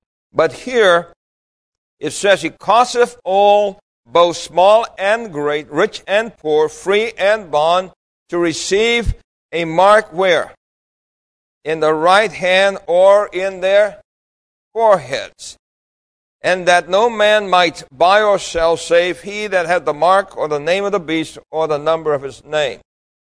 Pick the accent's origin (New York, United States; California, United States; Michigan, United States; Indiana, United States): New York, United States; New York City; Because as a child growing up in New York City, I always thought milk came from the Milky Way.